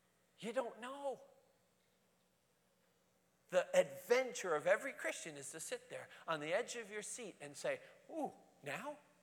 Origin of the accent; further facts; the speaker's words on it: Brooklyn, New York, United States; I can't say this because I'm from Brooklyn, so just love me through it